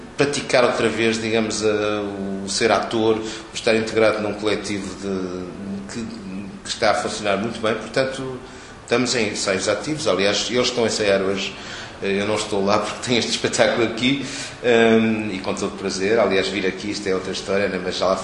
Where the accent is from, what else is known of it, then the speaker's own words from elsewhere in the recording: Porto, Portugal; porque eu sou do Porto, vinhamos muito em viagem para estas bandas nessa altura